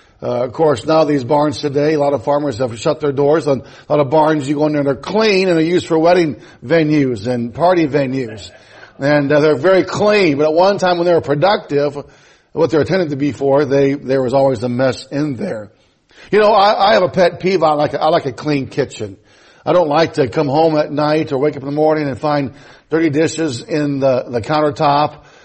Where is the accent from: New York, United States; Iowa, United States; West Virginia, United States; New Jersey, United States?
Iowa, United States; Jessup; But anyway, I grew up here in Iowa. And I grew up in Jessup, Iowa, not too far from here.